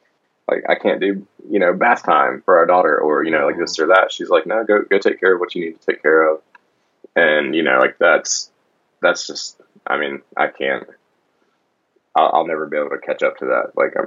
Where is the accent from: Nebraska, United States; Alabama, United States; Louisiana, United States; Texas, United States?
Louisiana, United States; now in Atlanta, United States; we're from Louisiana, but we live in Atlanta.